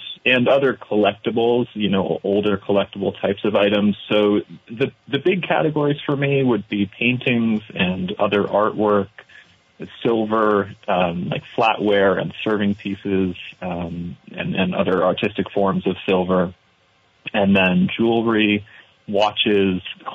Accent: Chester, United States; And you know, I say I grew up in Chester. It wasn't the only place that I grew up.

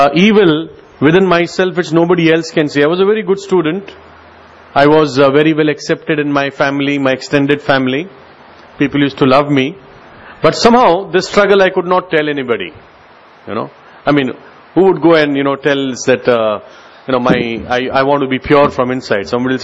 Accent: Mumbai, Maharashtra, India; And I was born, like brother said, in a Gujarati Hindu family. And I was born and brought up in Bombay, in Santa Cruz East.

